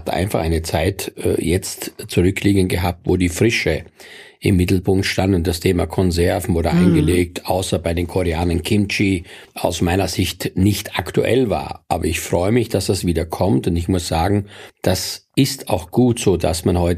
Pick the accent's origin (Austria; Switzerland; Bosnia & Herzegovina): Austria; Styria; Also St. Stephan ist größer, aber da, wo ich aufgewachsen bin, das war ja etwas abgelegen, das waren 4-5 Häuser.